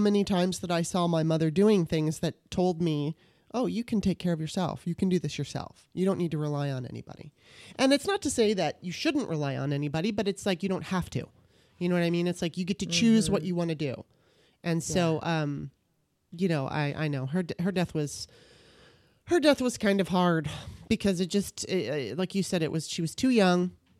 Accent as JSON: {"language": "English", "town": "Baltimore", "region": "Maryland", "country": "United States", "lives_now": "California, United States", "said": "Basically, we moved out to California. I'm from Baltimore, but we had moved to California"}